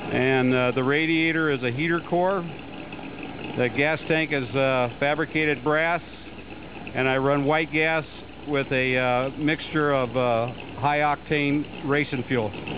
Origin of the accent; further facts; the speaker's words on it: Napa, California, United States; I'm from Napa, California.